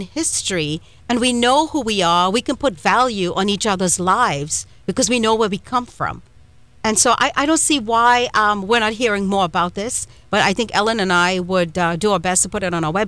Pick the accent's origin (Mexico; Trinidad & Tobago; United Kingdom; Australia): Trinidad & Tobago; I'm from Trinidad.